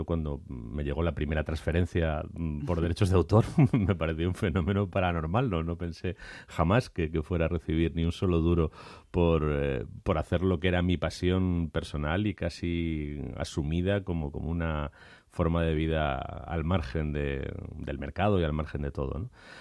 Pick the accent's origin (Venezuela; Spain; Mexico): Spain; Madrid, Community of Madrid; born there; está dentro del distrito de Latina, está en la raya entre Latina y Carabanchel y del lado de Latina, pero vamos, cuando yo nací, aquello era Carabanchel.